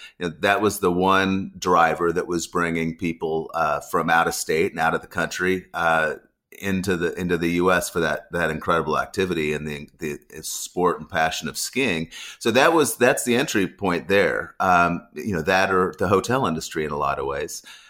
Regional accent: Colorado, United States; And I was born and raised in Colorado. I learned how to ski when I was three

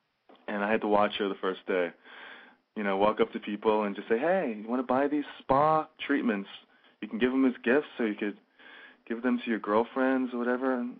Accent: Fort Lauderdale, Florida, United States; Well, you know, growing up in Fort Lauderdale, you know, is

